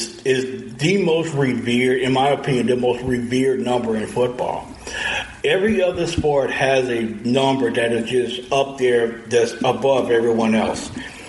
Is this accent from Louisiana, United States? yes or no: yes; Louisiana, United States; I used to be a sports writer for a daily newspaper back in my home state of Louisiana.